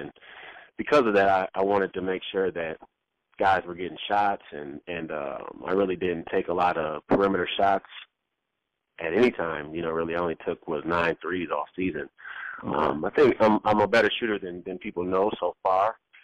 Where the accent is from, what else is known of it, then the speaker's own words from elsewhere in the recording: Minnesota, United States; Joke, I grew up in Minnesota, and Herschel Walker used to say whenever commercial came on, he would do 25 push-ups.